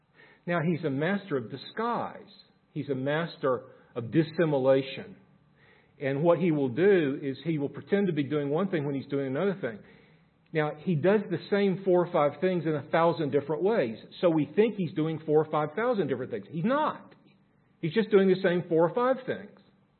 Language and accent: English; United States; One of the great controversies raging in my home country now is this very question, who are we? Even at the most basic level of gender. And the crisis we have in America